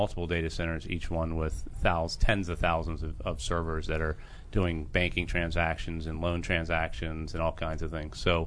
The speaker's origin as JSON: {"language": "English", "town": "Bowie", "region": "Maryland", "country": "United States", "tie": "born or raised there", "said": "I am from Bowie, Maryland. I grew up in."}